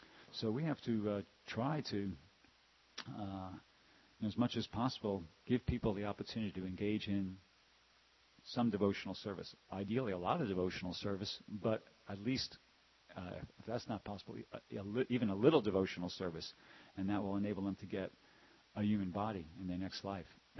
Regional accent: New York, United States; I was born and raised in New York, and in New York they had this program where if you took driver's education, you can get your driver's license a year early.

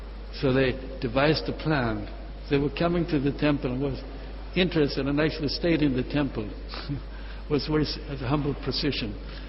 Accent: Sweden; English is a second language; okay, now I'm from Sweden and Europe

